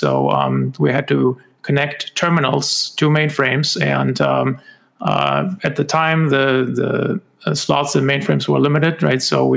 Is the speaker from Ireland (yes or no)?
no; Germany; now in United States; So I'm originally from Germany. I live in the States now for over two decades now.